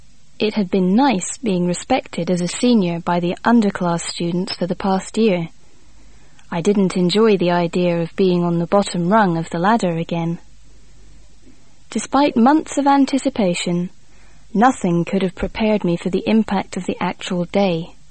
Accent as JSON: {"language": "English", "town": "Chicago", "region": "Illinois", "country": "United States", "tie": "born or raised there", "said": "all of which happened to be located in or near my hometown of Chicago."}